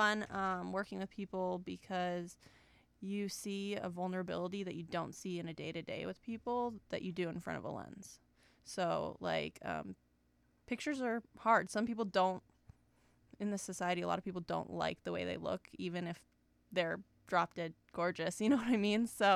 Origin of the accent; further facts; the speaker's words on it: Alaska, United States; I'm actually from here, formerly known as … I'm from here.